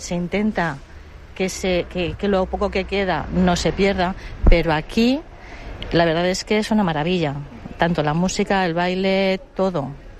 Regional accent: Benidorm, Valencian Community, Spain; Yo soy de Benidorm, nacida en Benidorm, y estoy aquí viviendo desde hace ya 16 años.

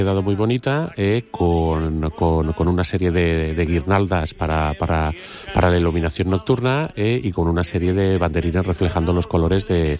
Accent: Benidorm, Valencian Community, Spain; para la gente que vivimos en Benidorm y que somos de Benidorm

